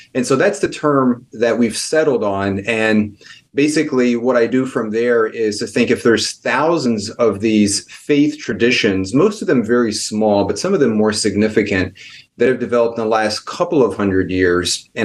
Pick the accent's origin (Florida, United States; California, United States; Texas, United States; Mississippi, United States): Texas, United States; So I grew up in East Texas, and travel was not something that we really did in our family.